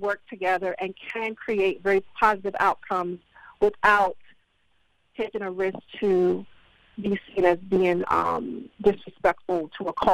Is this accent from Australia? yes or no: no; Maryland, United States; I grew up here on the Eastern Shore, graduated out of Waucomico County Schools, and never had an African-American history course until I got to college.